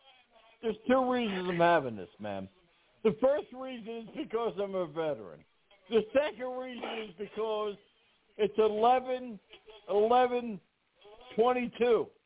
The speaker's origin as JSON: {"language": "English", "town": "Harlem", "region": "New York", "country": "United States", "tie": "born or raised there", "also_born_or_lived": "Bronx", "said": "I'm from the Bronx, but you know what? I was raised in Harlem, New York."}